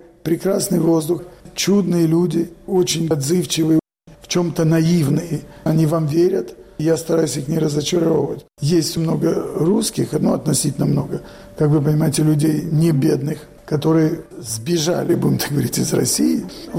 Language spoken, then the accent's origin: Russian; Odesa, Odesa Oblast, Ukraine; born there; also born or lived in Moscow, Russia; Я родился на Украине, в Одессе, учился потом в Москве, в Советском Союзе.